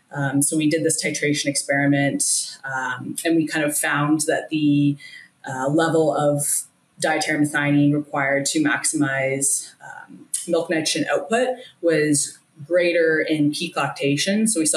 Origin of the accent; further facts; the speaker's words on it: Ontario, Canada; I haven't strayed too far from home. I'm originally from Ontario, just east of Toronto.